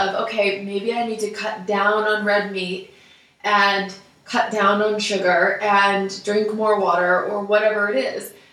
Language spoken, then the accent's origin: English; United States; And so, you know, for me, growing up in America, I did always question